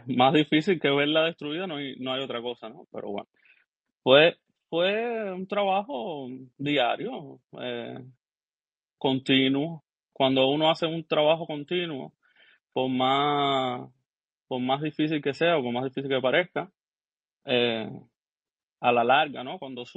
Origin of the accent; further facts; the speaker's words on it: Havana, Cuba; yo nací en Centro Habana. Bueno, nací en El Vedado, porque uno nace en donde está el hospital. Nací en Maternidad de Línea y me he criado toda mi vida en Centro Habana. O sea, Centro Habana para mí es el centro neurálgico